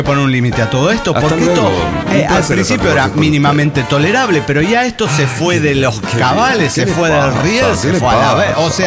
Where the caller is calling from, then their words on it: Arica, Arica y Parinacota, Chile; de Arica, Chile.